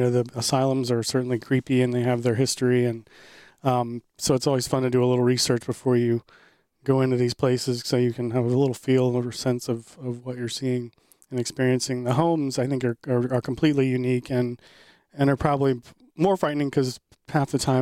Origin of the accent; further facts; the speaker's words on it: Richmond, Virginia, United States; I mean, I'm from Richmond, which is a capital of Virginia. It's a fairly decent sized city